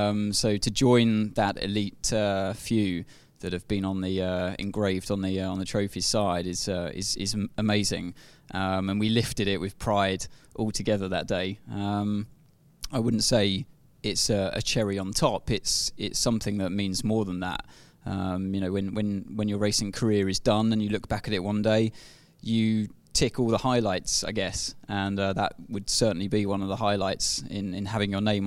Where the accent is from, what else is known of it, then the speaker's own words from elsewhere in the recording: United Kingdom; I mean, being a Brit myself, it's easy to appreciate.